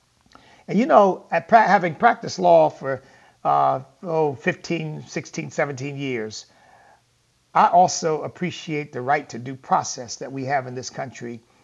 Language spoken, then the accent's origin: English; United States; You know, the tears well up, and you just feel, thank God I'm an American.